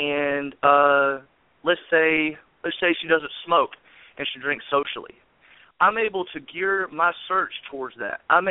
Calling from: Valley, Alabama, United States; I'm calling from Valley, Alabama.

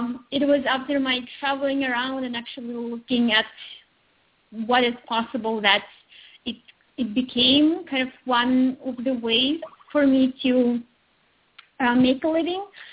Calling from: Belgium; I'm in Belgium, and it's a bit rainy. Most of the time in Belgium, so I'm longing for sunshine.

